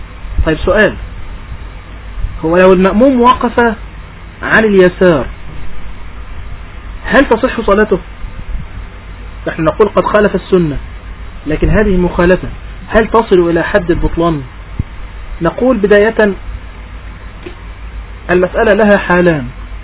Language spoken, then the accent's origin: Arabic; Egypt; هذا مشهور جدا عندنا في مصر